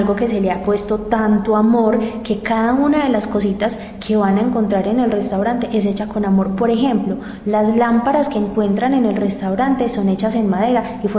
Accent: Antioquia, Colombia; pero mamá, por Dios, nosotros somos paisas

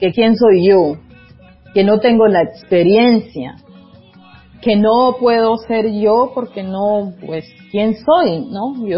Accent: Colombia; esa democracia tiene que permitirnos, como colombianos y colombianas

